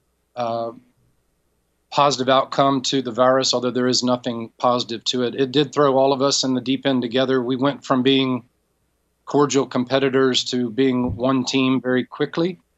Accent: Virginia, United States; I'm from Virginia. And I think this is our time at Virginia Tech.

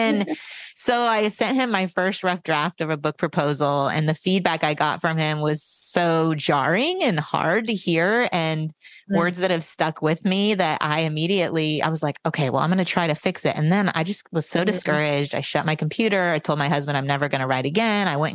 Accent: Indiana, United States; now in Dallas, United States; I grew up in Indiana, actually, and homeschooled for most of my childhood and ended up in Texas

